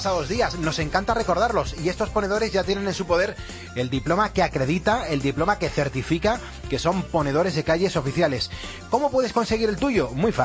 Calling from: Alicante, Valencian Community, Spain; de Alicante

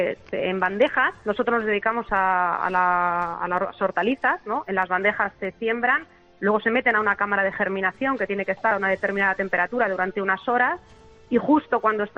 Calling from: Castilla-La Mancha, Spain; Aquí en plena Mancha.

